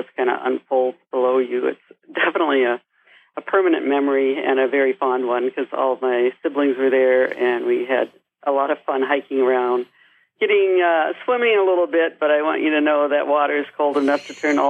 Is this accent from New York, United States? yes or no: no; Houghton, Michigan, United States; Yes, I grew up in the Upper Peninsula in Houghton, Michigan